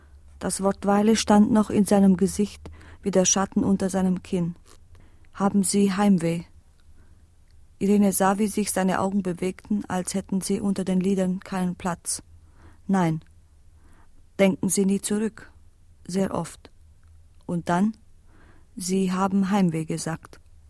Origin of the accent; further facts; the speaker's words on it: Romania; moved away; Und ich bin ja aus Rumänien, ja, freiwillig gegangen